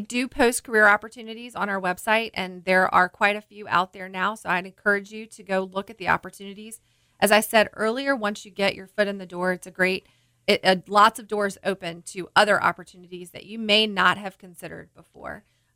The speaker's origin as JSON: {"language": "English", "town": "Louisa County", "region": "Virginia", "country": "United States", "tie": "born or raised there", "said": "I mentioned just a moment ago that I am from Louisa County, born and raised."}